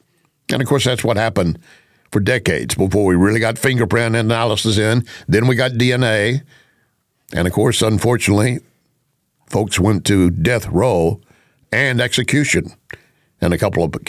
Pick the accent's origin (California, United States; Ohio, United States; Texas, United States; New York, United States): Texas, United States; You want to take it as Texas BS? Okay, you're entitled. I'm from Texas.